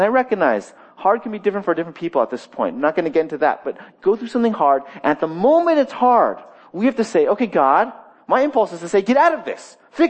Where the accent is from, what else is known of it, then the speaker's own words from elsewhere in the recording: United States; If it was up to me and sort of my upbringing as an American, middle-class kind of guy, there would be nothing hard about Christianity.